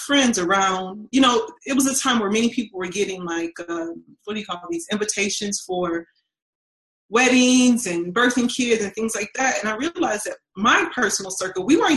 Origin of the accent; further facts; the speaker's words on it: Detroit, Michigan, United States; And as a little girl growing up in Detroit, a lot of the families around me were single parents.